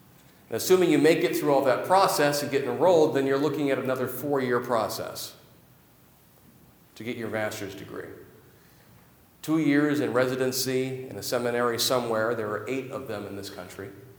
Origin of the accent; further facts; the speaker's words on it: Auburn, Washington, United States; to have done an internship closer to my hometown in Auburn, maybe even at my home church.